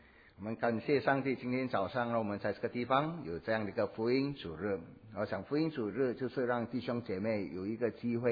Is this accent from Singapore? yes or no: yes; Singapore; 我们都是新加坡人，很含蓄的哈，华人比较含蓄。